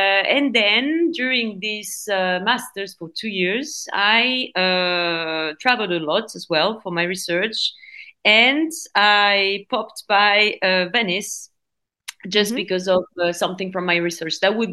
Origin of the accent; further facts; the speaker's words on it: Pau, Nouvelle-Aquitaine, France; English is a second language; also born or lived in Bordeaux / Brighton; I'm from the southwest of France, so she's from the north and I'm from the south. I'm from Pau, exactly. It's a little city nearby the Pyrenees, in mountains and also nearby the ocean. So I was born there.